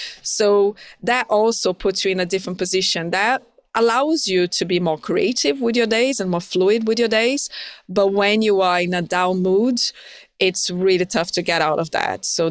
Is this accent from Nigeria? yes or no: no; Brazil; now in London, United Kingdom; I'm from Brazil, so the sun really gives me a lot of energy.